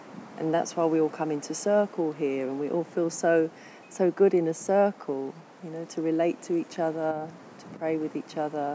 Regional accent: England, United Kingdom; moved away as an adult; now in Ibiza, Spain; I'm from England originally, and I've been living in Ibiza now for 7 years

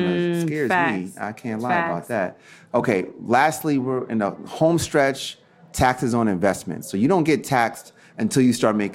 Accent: United States; And I'm very proud to say I'm an American.

